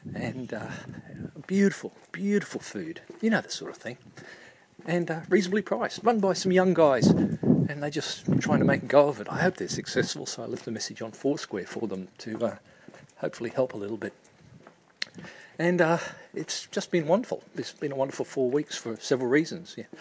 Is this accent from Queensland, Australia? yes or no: yes; Brisbane, Queensland, Australia; now in Sydney, Australia; I've also had to relocate to Sydney because I come from Brisbane. And I've been in Sydney many times over the years, living here off and on for a few years or months at a time